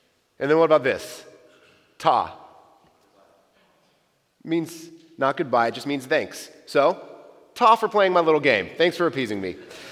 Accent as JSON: {"language": "English", "town": "Powell", "region": "Ohio", "country": "United States", "said": "because I'm a white Westerner, I'm from Powell, Ohio, I knew zero shepherds."}